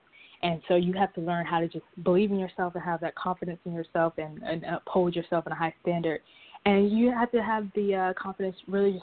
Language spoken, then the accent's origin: English; Alabama, United States; Like I'm from Alabama, but we like live kind of like on the state line. So if we want to go to Walmart, we literally have to go to Mississippi to go to Walmart.